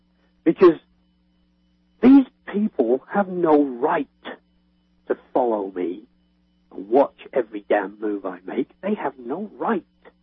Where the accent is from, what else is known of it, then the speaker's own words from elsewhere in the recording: England, United Kingdom; I mean, I'm English, as you know.